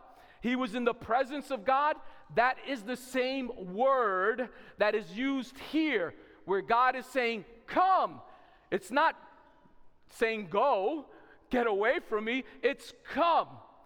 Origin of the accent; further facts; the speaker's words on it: New York City, New York, United States; I'm from New York City, right?